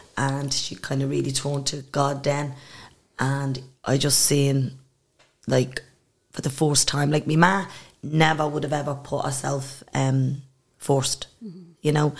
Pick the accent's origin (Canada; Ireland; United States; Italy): Ireland; Dublin, Leinster; we moved there out of there when I think I was four, and we moved into the North Strand